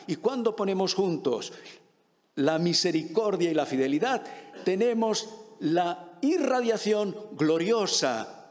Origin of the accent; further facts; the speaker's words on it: Málaga, Andalusia, Spain; born there; yo soy malagueño de nacimiento, entonces siempre me ha gustado el mar y contemplar el mar.